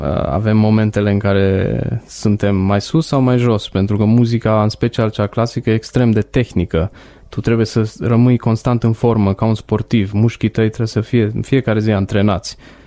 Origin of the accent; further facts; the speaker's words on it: Romania; Eu sunt din România